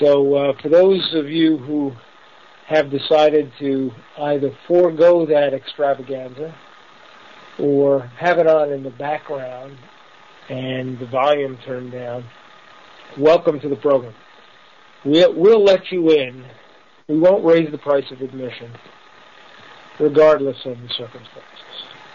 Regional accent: New York City, New York, United States; especially if you grew up in the culture I grew up in New York City, where so many people actually, I believe, derive their self-worth from identity with certain sports teams and sports franchises.

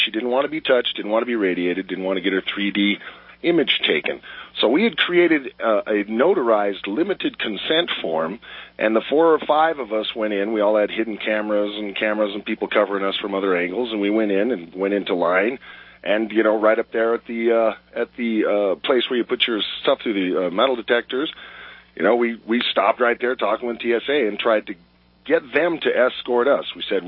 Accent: United States; I don't approve of this, and I'm an American.

